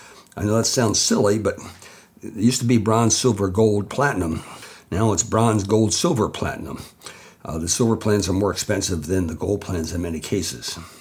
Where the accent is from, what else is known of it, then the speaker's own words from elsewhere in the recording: Delaware, United States; now in Wilkes-Barre, United States; I came up here after a big snowstorm. I was from Delaware, and I'd never seen snow like they had up here.